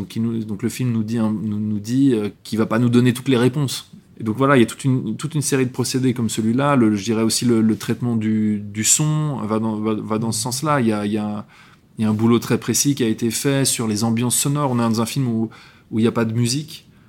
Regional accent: Geneva, Switzerland; Moi, je viens de Genève.

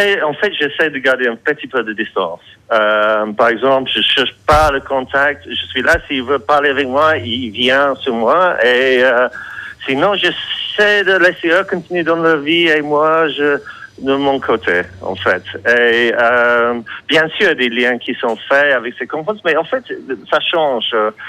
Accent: England, United Kingdom; French is a second language; mais je suis anglais, donc ça va.

